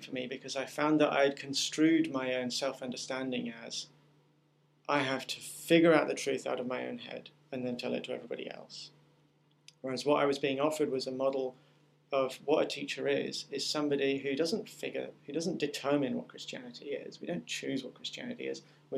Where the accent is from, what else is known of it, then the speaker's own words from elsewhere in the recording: England, United Kingdom; now in United States; I'm in America now, but I grew up in England